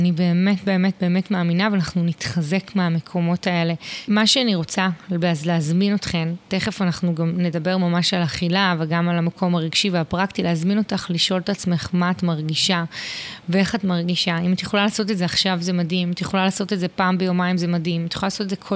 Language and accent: Hebrew; Southern District, Israel; הילדים שלי עדיין איתי בבית וכדומה, מאוד מאוד עמוס לי, אנחנו מהדרום, מאוד מורכב